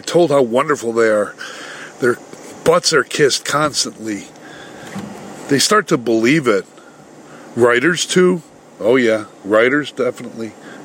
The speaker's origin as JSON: {"language": "English", "country": "United States", "said": "I'm Greek American, so I got fired from my dad about, I don't know, 3 or 4 times"}